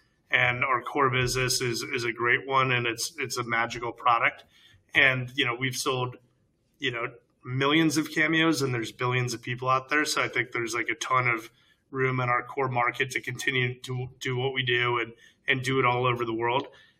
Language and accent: English; Chicago, Illinois, United States; growing up in Chicago in the 90s, like that's probably the guy.